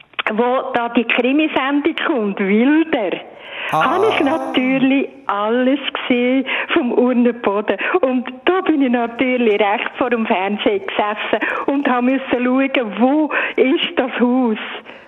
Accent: Uri, Switzerland; Und ich bin gebürtig eine Barerin, aber aufgewachsen bin ich im Urnerland.

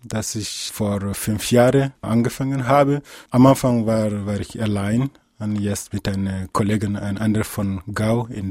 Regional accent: Bagundié, Gao Region, Mali; also born or lived in Gao; Und ich bin in Bagundié geboren und aufgewachsen. Das ist ungefähr 7 Kilometer von der Regionalhauptstadt Gao entfernt.

